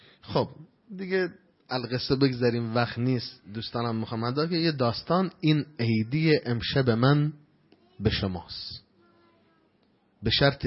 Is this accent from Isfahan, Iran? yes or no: no; Ahvaz, Khuzestan, Iran; در اهواز باید این قضیه اتفاق بیفته. حالا ما کار به شهر خودمون داریم، به استان خودمون کار داریم